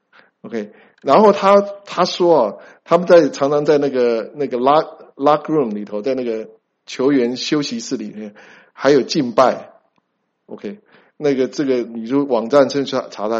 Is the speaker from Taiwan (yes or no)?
no; China; 我们中国人讲的很难听哦，就是酒肉朋友。